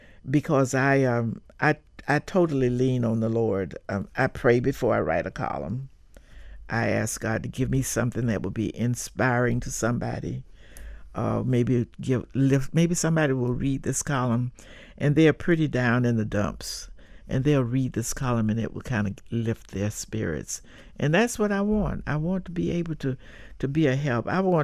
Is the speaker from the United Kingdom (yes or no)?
no; Williston, Florida, United States; born there; I was born right here in Florida, in Williston, Florida.